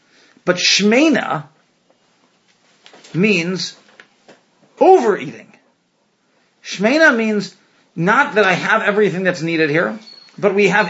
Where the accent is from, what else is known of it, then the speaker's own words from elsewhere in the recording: Arizona, United States; Yes, I am an American. Yes, I am an Arizonan.